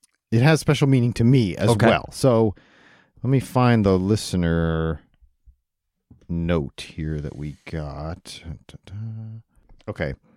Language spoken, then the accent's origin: English; Toledo, Ohio, United States; And for a kid myself growing up in Toledo and the Tigers being my team